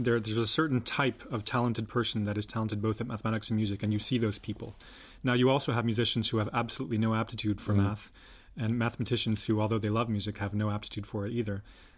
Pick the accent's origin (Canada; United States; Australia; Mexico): United States; now in France; it's hard to get used to as an American when you're open and everyone's always very supportive in America.